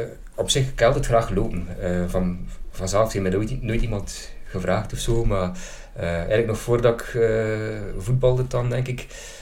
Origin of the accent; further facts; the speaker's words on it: Kaprijke, East Flanders, Belgium; In het rustige Kaprijke, in het Meetjesland hier.